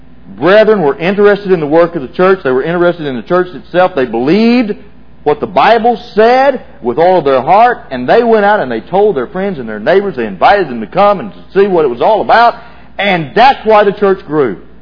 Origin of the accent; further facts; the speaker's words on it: Pine Bluff, Arkansas, United States; You know, I come from Pine Bluff, and back when I was a young child, you know, there were 600-700 Christians in Pine Bluff, Arkansas